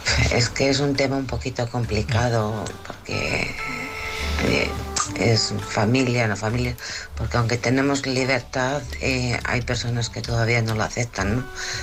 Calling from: Alcorcón, Community of Madrid, Spain; de Alcorcón.

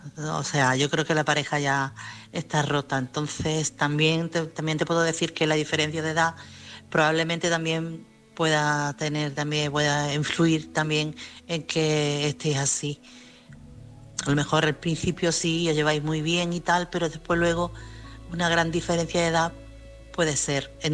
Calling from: Chiclana de la Frontera, Andalusia, Spain; de Chiclana.

